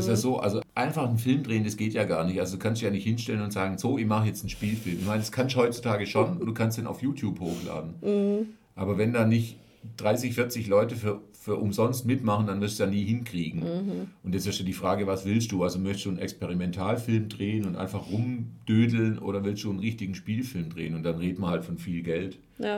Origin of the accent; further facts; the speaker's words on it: Reutlingen, Baden-Württemberg, Germany; Das war in Reutlingen, in meiner Heimatstadt